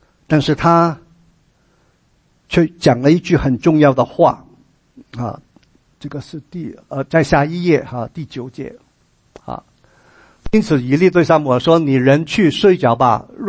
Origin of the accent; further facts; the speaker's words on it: China; 我发觉我们中国人好像不太习惯去问